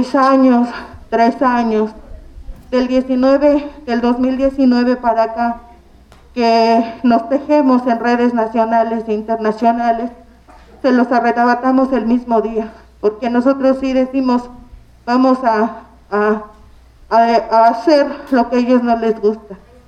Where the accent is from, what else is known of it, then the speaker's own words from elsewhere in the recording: Santiago Mezquititlán, Querétaro, Mexico; Yo vengo de Santiago Mezquititlán, Amealco, Querétaro.